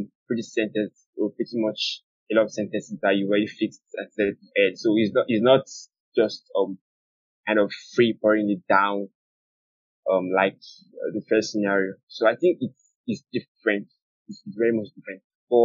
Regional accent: Nigeria; born there; first language Yoruba; English is a second language; I live in Nigeria. I was born in Nigeria, and English is the official language spoken in Nigeria. So I've always written in English since when I was young. Though I can speak in my native language, I write in English.

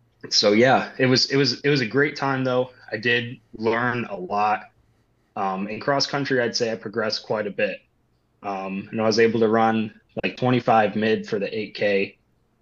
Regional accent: St. John's, Newfoundland and Labrador, Canada; So I ended up taking a break here and staying in my hometown in St. John's.

